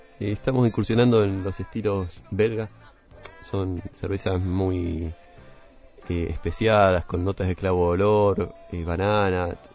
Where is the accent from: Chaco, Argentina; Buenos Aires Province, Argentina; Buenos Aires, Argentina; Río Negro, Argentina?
Río Negro, Argentina; Yo soy de Río Negro y siempre me interesaba el tema de la cerveza.